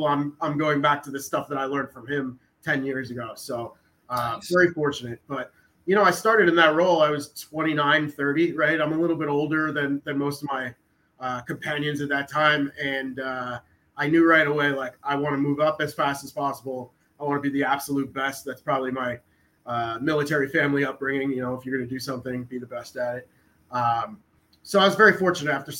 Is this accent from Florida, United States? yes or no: yes; Florida, United States; I got to work for the team that I grew up around in South Florida.